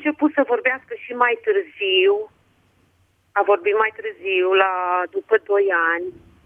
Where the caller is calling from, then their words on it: Hunedoara, Hunedoara County, Romania; Da, sunt o doamnă din Hunedoara.